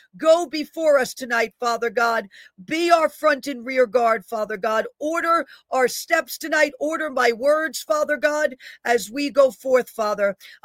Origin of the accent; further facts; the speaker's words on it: Bronx, New York, United States; I'm from the Bronx, many of you know, so I'm part of the boroughs as well.